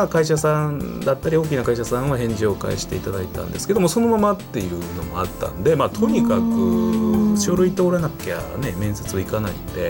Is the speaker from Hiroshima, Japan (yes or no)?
no; Ehime, Japan; 愛媛から参りました。